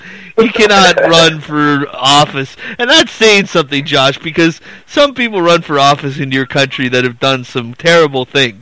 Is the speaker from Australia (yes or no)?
no; Canada; which I can tell you as a Canadian sucks.